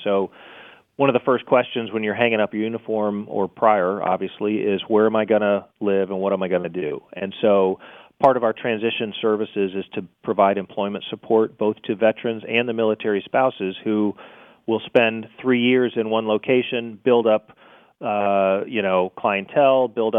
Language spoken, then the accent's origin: English; St. Clair Shores, Michigan, United States; also born or lived in Lake Orion; I grew up in St. Clair Shores and Lake Orion, so it's great to talk to somebody in the Mitten State.